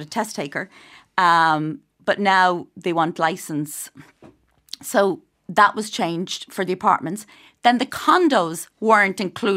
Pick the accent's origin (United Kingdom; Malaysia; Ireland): Ireland; And I think as Irish people, I mean, they do, and they do help you, and you'd be surprised the amount of support you can get if you ask for it.